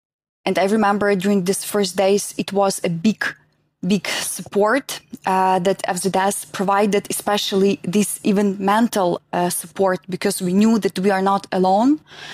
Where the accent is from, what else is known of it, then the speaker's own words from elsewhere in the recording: Lviv, Lviv Oblast, Ukraine; English is a second language; I live in Lviv. We also have here our office based in this city. Yeah, it's my hometown. I was born here and I live here.